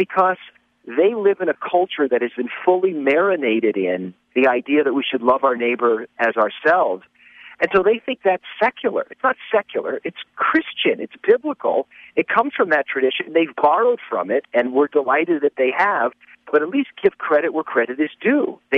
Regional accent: Las Vegas, Nevada, United States; In my case, I grew up in a city. I grew up in Las Vegas, Nevada

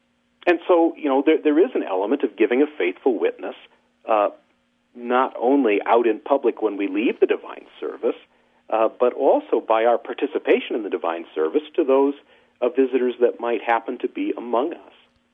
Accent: Illinois, United States; The church that I grew up in back in Illinois had a huge painting of the ascension of Jesus above the high altar.

